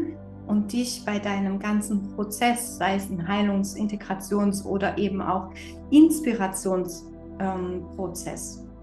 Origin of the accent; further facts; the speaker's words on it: Dresden, Saxony, Germany; Man könnte meinen, es ist für mich als Dresdner vielleicht gar nicht so was Besonderes